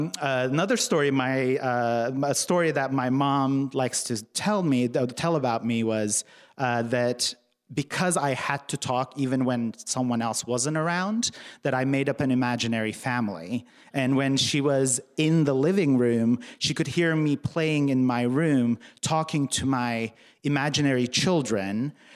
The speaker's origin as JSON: {"language": "English", "country": "Turkey", "tie": "born or raised there", "second_language": "English", "said": "When I was growing up in Turkey, my house was filled with language from when I was very little."}